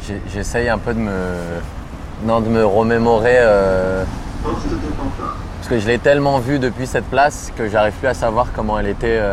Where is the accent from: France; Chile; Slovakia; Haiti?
France; Paris, Île-de-France; dans l'environnement dans lequel j'ai grandi, dans Paris